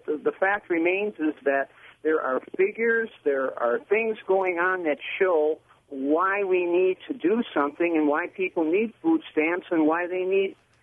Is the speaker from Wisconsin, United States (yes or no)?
yes; Milwaukee, Wisconsin, United States; I'm in my 60s. I was born and raised around Milwaukee. I don't live there anymore.